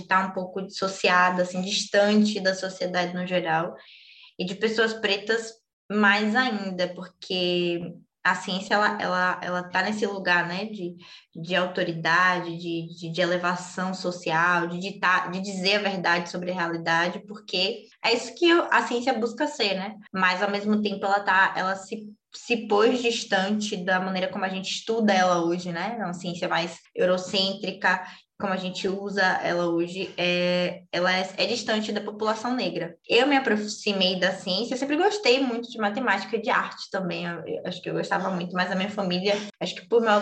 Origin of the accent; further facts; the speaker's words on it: Salvador, Bahia, Brazil; Sou daqui de Salvador, na Bahia, me formei em Química